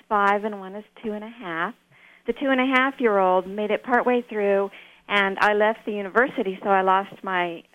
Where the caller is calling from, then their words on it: San Carlos, California, United States; I'm calling from San Carlos.